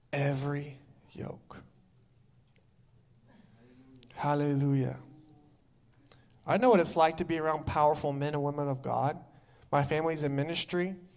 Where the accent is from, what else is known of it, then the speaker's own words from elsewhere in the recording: Branson, Missouri, United States; now in California, United States; I was in Branson, my hometown. I'm there, and we have one Starbucks. Not like here in California, we have like seven.